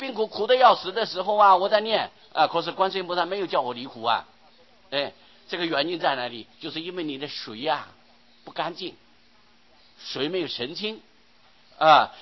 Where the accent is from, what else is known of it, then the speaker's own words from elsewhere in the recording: China; 那么我们中国人有个习惯呢